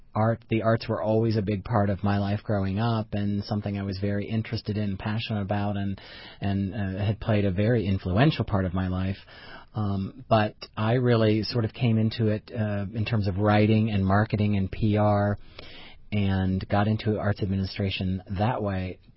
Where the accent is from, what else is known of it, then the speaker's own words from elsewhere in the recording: Indianapolis, Indiana, United States; actually I grew up in the Indianapolis public school system.